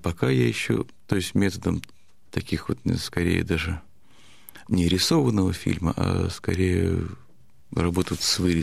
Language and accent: Russian; Russia; я родился русским в России и полностью снабжен русской культурой